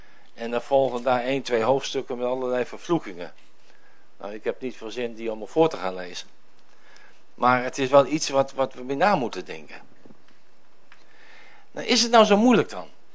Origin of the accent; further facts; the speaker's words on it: Groningen, Netherlands; ik ben een Noorderling, ik ben een stijve Groninger, ik ben een stugge Groninger.